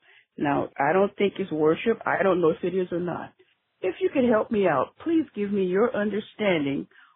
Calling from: South Carolina, United States; I'm calling from South Carolina.

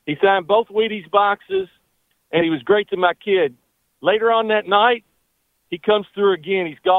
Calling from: Louisville, Kentucky, United States; I'm calling from Louisville, Kentucky. I'm a Louisville Cardinal fan

